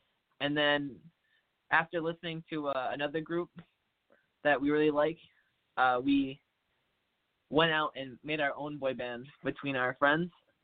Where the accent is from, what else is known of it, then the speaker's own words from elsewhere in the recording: Harrison, New Jersey, United States; Like Edgar's from North Bergen. Gil's from Jersey City. CJ is from Secaucus. I'm from Harrison.